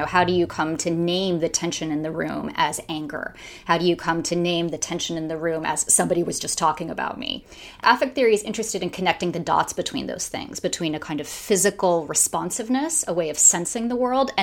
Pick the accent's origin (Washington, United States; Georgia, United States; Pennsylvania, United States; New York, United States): New York, United States; Eliot Spitzer, the erstwhile governor of New York, my home state